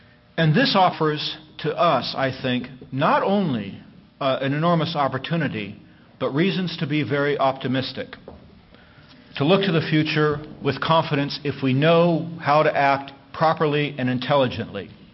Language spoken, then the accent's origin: English; Costa Mesa, California, United States; a population smaller than my hometown of Costa Mesa, California.